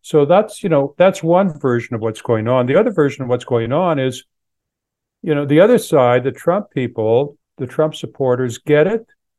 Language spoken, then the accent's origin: English; Canada; now in United States; I'm originally from Canada.